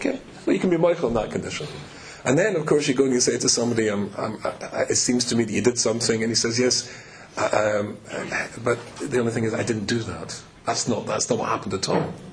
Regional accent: Manchester, North West England, United Kingdom; Now we're from Manchester

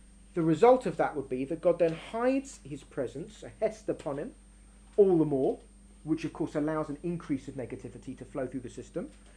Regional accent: London, United Kingdom; I grew up in London.

